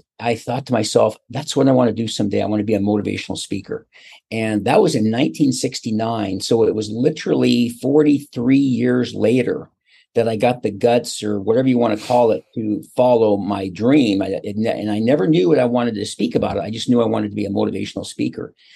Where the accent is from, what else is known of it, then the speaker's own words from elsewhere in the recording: Seattle, Washington, United States; when I was growing up in Seattle, Washington, and I went to high school and I went to the University of Washington.